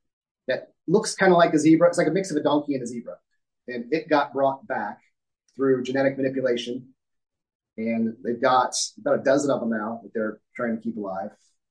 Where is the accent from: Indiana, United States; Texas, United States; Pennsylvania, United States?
Indiana, United States; Evansville; There is actually, in my hometown of Evansville, Indiana, we have along the Ohio River, what's called a historical Indian site.